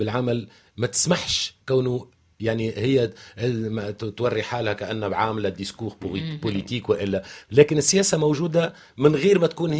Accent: Tunisia; وعندنا في تونس زادك شخصيات قديمة أمي تراكي وكذا

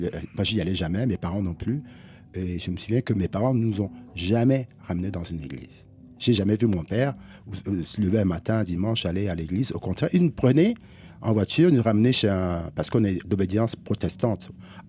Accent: Douala, Littoral, Cameroon; born there; Je suis né à Douala, oui.

